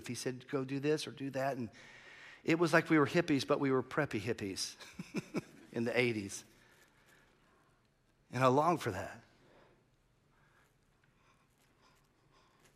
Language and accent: English; San Francisco, California, United States; And I'm from San Francisco, and I just walked down here, and it's a little uncomfortable.